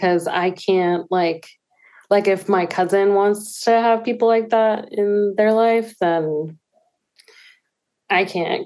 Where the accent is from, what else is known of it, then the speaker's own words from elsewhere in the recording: Pacifica, California, United States; after my childhood growing up in Pacifica, which is predominantly Caucasian